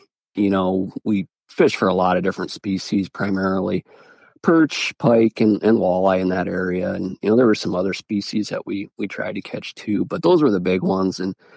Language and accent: English; South Dakota, United States; So I grew up in Northeast South Dakota, kind of between Aberdeen, Watertown area, Glacial Lakes region, pretty neat, unique area, a lot of sloughs, potholes and lakes.